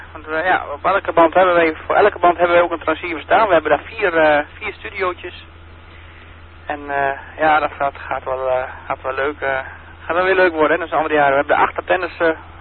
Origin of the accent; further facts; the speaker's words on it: Vledder, Drenthe, Netherlands; uit Vledder, Drenthe.